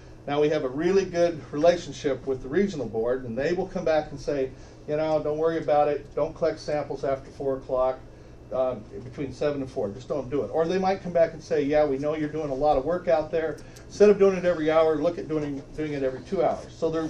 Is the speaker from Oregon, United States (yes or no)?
no; Idaho, United States; See, now I'm from Idaho.